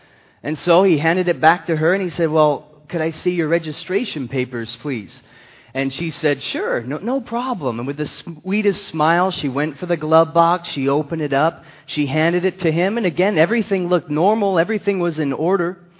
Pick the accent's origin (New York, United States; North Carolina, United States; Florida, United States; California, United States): California, United States; We grew up together there in Southern California